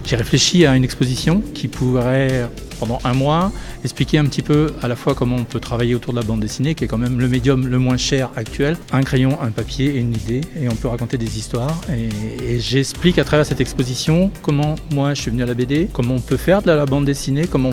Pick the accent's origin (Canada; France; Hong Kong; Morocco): France; Paris, Île-de-France; Moi je suis un gamin du coin, je suis né dans le coin, sauf que j'ai grandi à Paris. Donc je venais en vacances dans la région